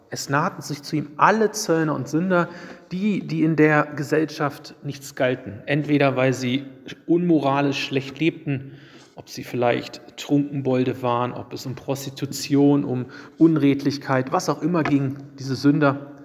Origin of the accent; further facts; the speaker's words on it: Wolfenbüttel, Lower Saxony, Germany; in Wolfenbüttel, Niedersachsen, wo ich aufgewachsen bin.